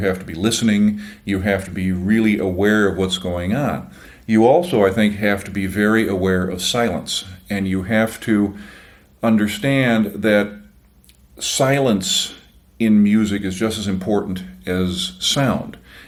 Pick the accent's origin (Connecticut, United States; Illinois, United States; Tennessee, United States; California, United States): Illinois, United States; Chicago; You know, growing up in Chicago and being in the Chicago area and being a classical music nut, you got to think